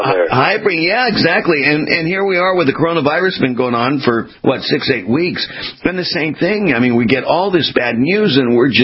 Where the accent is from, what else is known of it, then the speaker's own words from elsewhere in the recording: California, United States; now in Florida, United States; You know, I came from California and from California, I now live in Florida. In California, of course, we deal with earthquakes, right?